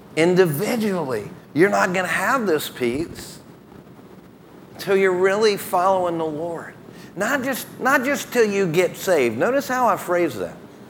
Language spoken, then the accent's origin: English; the South, United States; Now, I'm from the South, so I can, you know, play around like that.